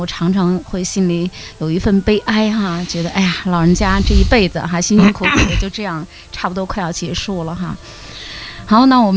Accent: China

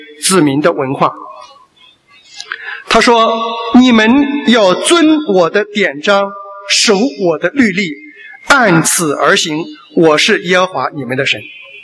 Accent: China; now in Australia; 我们从中国来到了澳大利亚

